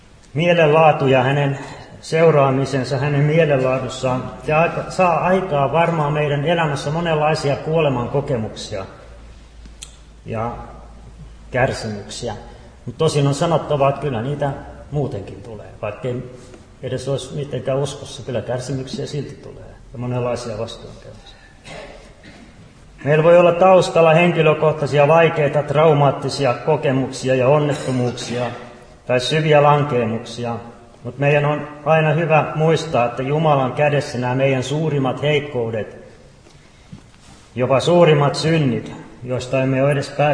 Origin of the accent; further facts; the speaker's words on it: Helsinki, Uusimaa, Finland; Itse olen helsinkiläinen lähtösi ja kaupunkilaispoika